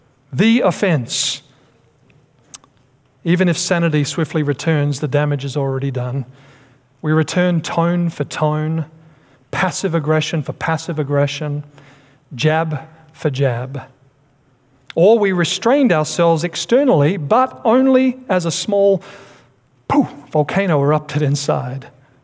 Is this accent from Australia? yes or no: yes; Australia; she was from Australia, I'm from Australia, so we had a good laugh at this